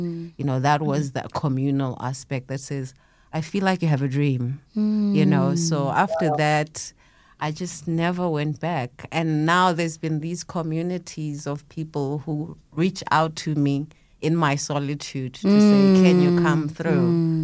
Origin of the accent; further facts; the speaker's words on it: Johannesburg, Gauteng, South Africa; I'm in Joburg, I grew up in Joburg